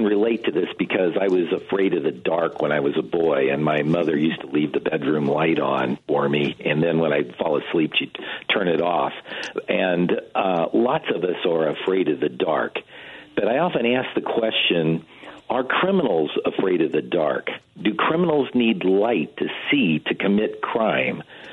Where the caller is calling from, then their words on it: Sierra Vista, Arizona, United States; Yes, I'm calling from Sierra Vista, Arizona.